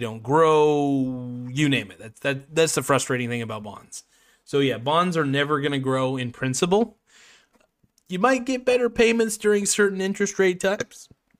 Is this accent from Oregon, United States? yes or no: yes; Oregon, United States; I'm from Oregon. So Daddy Shom is asking what state I'm from. I'm from Oregon.